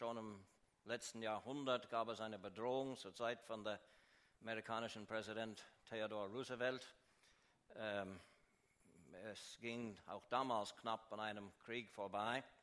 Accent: Kingston, Ontario, Canada; first language English; German is a second language; also born or lived in Toronto; now in Switzerland; Ich wohne zwar in der Schweiz, meine Frau ist Schweizerin, aber ich bin und bleibe Kanadier. Ich bin kein Schweizer. Ich bin in Toronto geboren. In Kingston aufgewachsen, dort habe ich einige Jahre unterrichtet

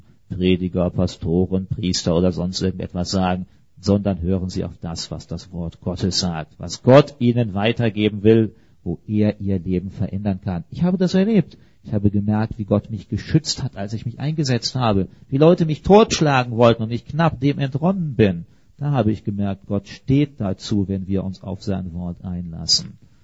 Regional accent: England, United Kingdom; Also ich muss sagen, die Stühle sind besser als damals bei uns in England.

